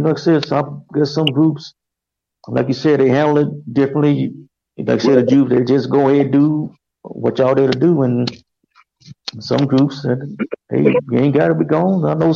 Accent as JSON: {"language": "English", "region": "Louisiana", "country": "United States", "said": "when I was still in my hometown. You know, originally from Louisiana, I was in a local group"}